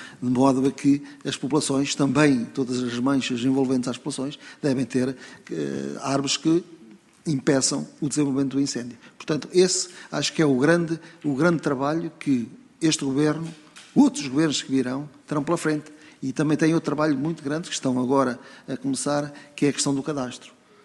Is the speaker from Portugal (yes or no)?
yes; Penela, Centro, Portugal; now in Figueiró dos Vinhos, Portugal; E eu sou natural do Conselho de Penela, nem sou natural. Mas o meu, eu vivo em Figueira dos Vinhos e considero-me um figueirense. Considero-me um figueirense. Também um penelense e um figueirense.